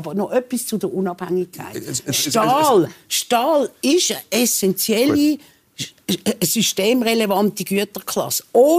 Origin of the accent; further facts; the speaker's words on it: Switzerland; bei uns in der Schweiz